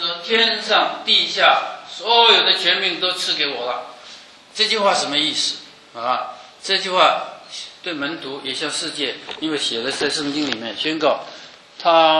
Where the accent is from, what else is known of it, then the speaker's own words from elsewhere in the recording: Guangdong, China; 我是广东人，上帝是广东人的神。